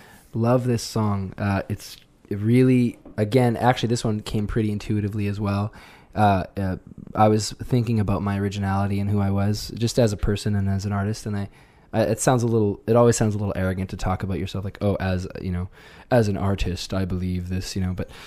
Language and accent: English; Knowlton, Quebec, Canada; also born or lived in Montreal; I was born in Montreal, lived there for 10 years, and then I've been living in Knowlton, you know, with my parents growing up